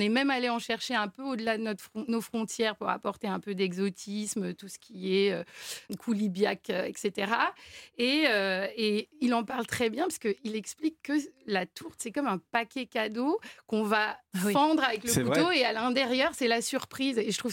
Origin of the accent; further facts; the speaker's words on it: Auvergne-Rhône-Alpes, France; chez moi, dans la Drôme, il y a de la crépinette.